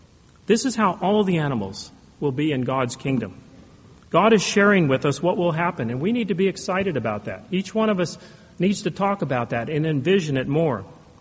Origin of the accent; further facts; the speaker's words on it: California, United States; I grew up in California, and I had the chance to go work on a farm in Colorado for the whole summer.